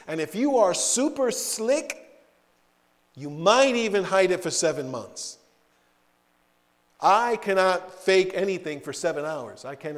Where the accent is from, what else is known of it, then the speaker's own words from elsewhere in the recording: New York, United States; I'm from New York, you know, so I'm going to tell you right now that I, you know, it's hard for me to trust anybody.